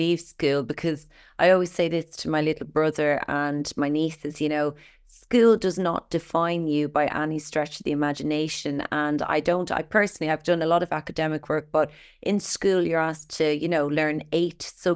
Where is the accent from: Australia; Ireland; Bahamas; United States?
Ireland; Clondalkin, Leinster; I'm originally from Green Park, Clondalkin.